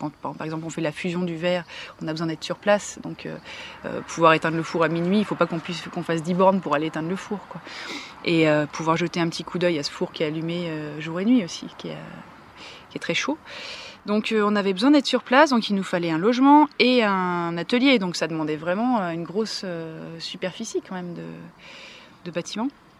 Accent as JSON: {"language": "French", "region": "Île-de-France", "country": "France", "tie": "born or raised there", "said": "Je suis parisienne. J'ai été élevée non pas dans Paris, mais en banlieue et dans les bois, donc je suis pas trop urbaine."}